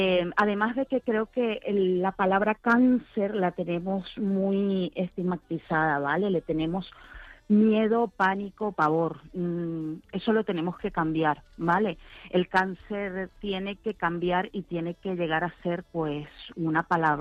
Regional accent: Venezuela; now in Spain; Yo soy de Venezuela, ¿vale? Uh-huh. Tengo 14 años aquí.

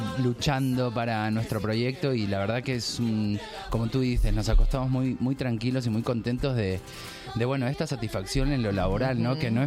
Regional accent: Jerez de la Frontera, Andalusia, Spain; Somos de Jerez de la Frontera, nosotros.

